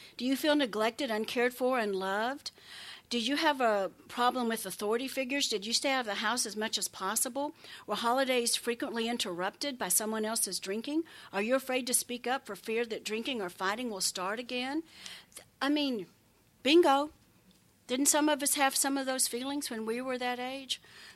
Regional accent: Texas, United States; I'm an only child. I grew up in West Texas. I graduated from high school in 1964.

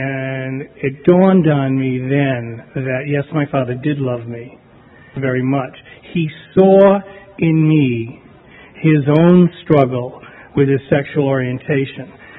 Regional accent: New England, United States; now in California, United States; I'm from New England, and now I'm a California crazy

